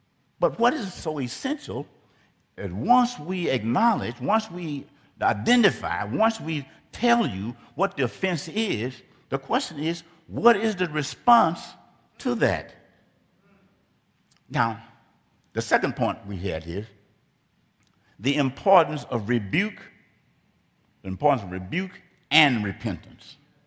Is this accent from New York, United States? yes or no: no; Arkansas, United States; born there; I was born in Arkansas, and I experienced the injury of being considered less than a human being.